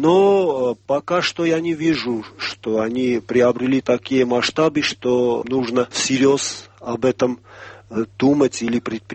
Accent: Armenia; Russian is a second language; мы, армяне, имеем 1500-летнюю религиозную историю

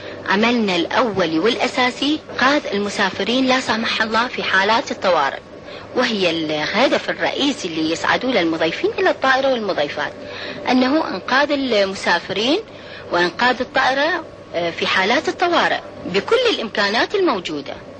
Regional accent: Iraq; بالدرجة الأولى طموحات كل عراقية، كل عراقية متأكدة أنا وكل عراقي

